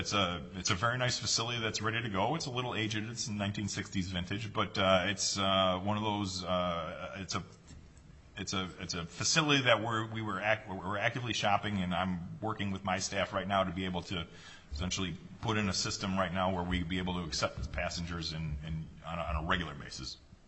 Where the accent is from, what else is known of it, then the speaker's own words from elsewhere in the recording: Chicago, Illinois, United States; I'm from Chicago.